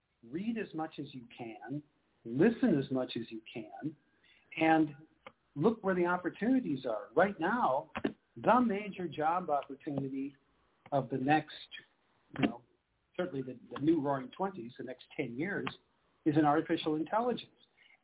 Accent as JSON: {"language": "English", "town": "Madison", "region": "Wisconsin", "country": "United States", "tie": "born or raised there", "said": "But maybe that comes from my Midwestern background and Midwestern work ethic. You know, I grew up in Wisconsin, in Madison, Wisconsin. I went to the University of Wisconsin."}